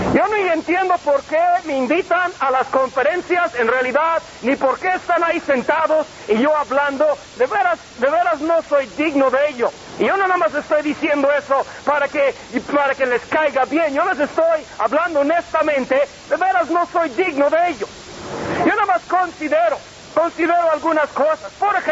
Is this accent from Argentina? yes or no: no; Mexico; Y yo fui criado en México desde los 8 años y estudié en las escuelas federales.